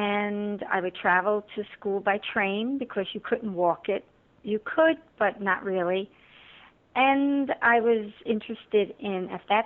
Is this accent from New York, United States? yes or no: yes; New York, United States; Well, I'm originally from Lower Manhattan, of an Italian, Ukrainian, and Polish background. I lived in Lower Manhattan until I was 11